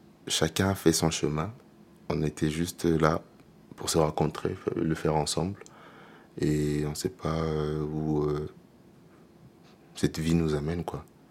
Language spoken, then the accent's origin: French; Madagascar; on a essayé de discuter, on vient de Madagascar